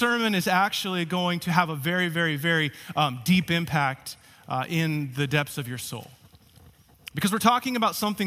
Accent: California, United States; And I think it was mentioned that we are from California.

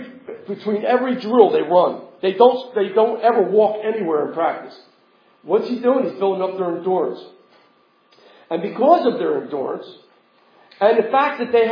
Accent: Mount Ephraim, New Jersey, United States; I grew up in Mount Ephraim

